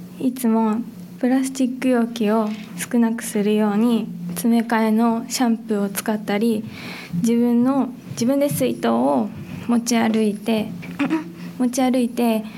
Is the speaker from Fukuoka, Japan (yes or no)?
no; Maizuru, Kyoto, Japan; やっぱり今は雪が舞鶴も減っているように私は感じているので、間接的に自分のふるさとを助けられるようになると思うし